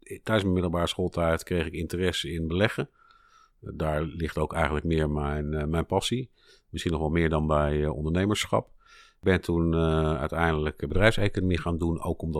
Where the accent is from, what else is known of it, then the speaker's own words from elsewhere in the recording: Utrecht, Netherlands; Ik kom uit een hele prettige omgeving. Opgegroeid op de Heuvelrug in de bossen.